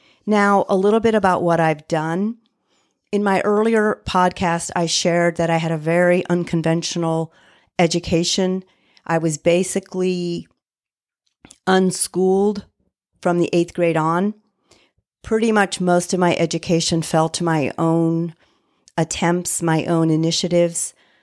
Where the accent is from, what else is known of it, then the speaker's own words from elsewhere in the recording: St. Louis, Missouri, United States; I grew up in St. Louis in the Central West End, and there, a few blocks from our home, was the most amazing little French chocolate candy store.